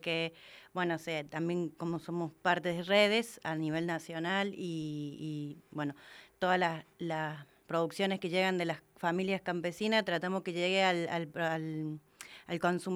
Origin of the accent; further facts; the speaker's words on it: Paso Viejo, Córdoba, Argentina; del Movimiento Campesino, vengo desde, me dice, 200 kilómetros, de Paso Viejo, Departamento Cruz del Eje.